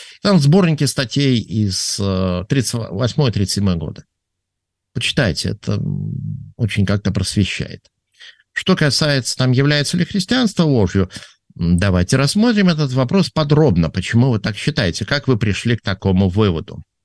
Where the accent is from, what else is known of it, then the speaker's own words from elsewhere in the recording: Severomorsk, Murmansk Oblast, Russia; я родился и вырос в Североморске, там у моих родителей были северные надбавки